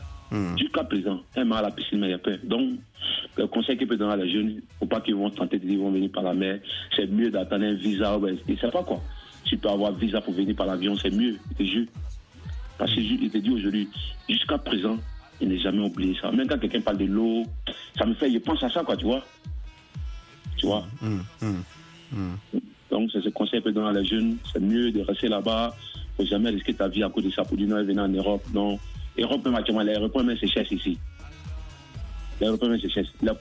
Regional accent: Côte d’Ivoire; Il y avait la guerre chez moi en Côte d'Ivoire, ça c'est un.

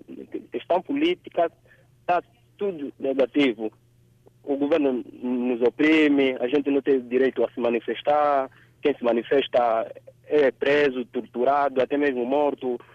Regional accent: Angola; Nós, como angolanos, somos considerados como estrangeiros no nosso país.

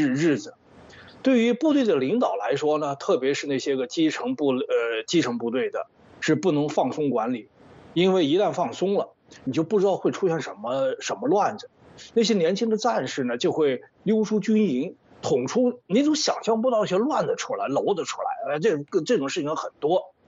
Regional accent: China; moved away; 我到底是从大陆出来的人

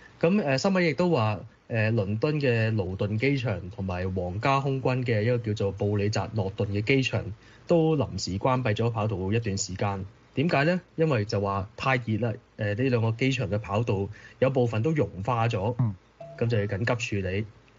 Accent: Hong Kong; 但係呢個可能因為我本身嚟自香港，咁啊對呢種天氣都有啲經驗。

